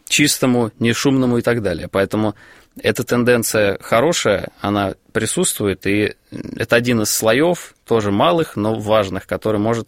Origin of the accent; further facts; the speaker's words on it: Moscow, Russia; Дом купила. Но мы из Москвы, там уже 20 лет.